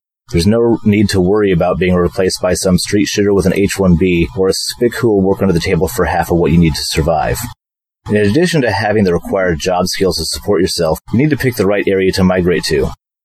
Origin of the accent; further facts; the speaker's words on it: Washington, United States; I grew up in Western Washington, so I didn't need to scout that region out.